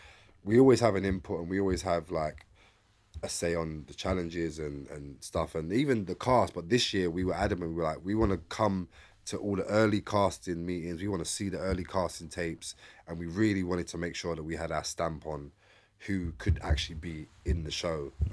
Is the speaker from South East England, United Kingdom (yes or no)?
no; London, United Kingdom; I'm from East London